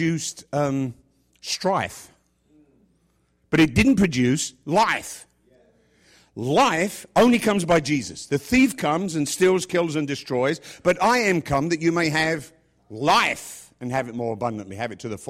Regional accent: England, United Kingdom; It's going to be really strange going back to my hometown and preaching to my own people in that sense. I don't normally preach in England.

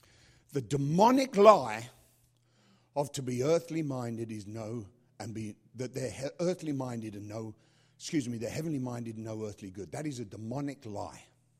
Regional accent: United Kingdom; And I'm British.

